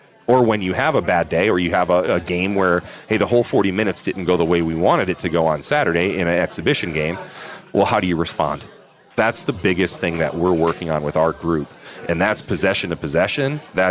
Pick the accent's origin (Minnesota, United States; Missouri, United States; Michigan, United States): Michigan, United States; My wife and I moved back here from North Carolina. Right. As much as we are Michigan people and Adrian College people and you know, have a history here in the town and in this area, you lose touch with that a little bit.